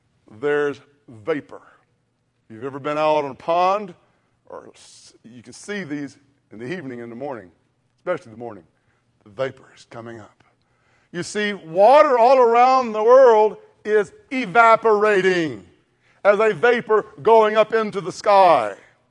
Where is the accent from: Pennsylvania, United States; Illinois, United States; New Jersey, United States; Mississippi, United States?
Mississippi, United States; This is a Mississippi boy collecting rocks. I'm from Mississippi. All we see in Mississippi when it rains is mud.